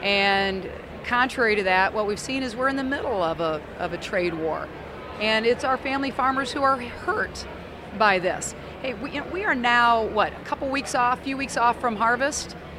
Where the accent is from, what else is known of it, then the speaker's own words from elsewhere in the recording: Moline, Illinois, United States; And I come from Moline, Illinois, the world headquarters of John Deere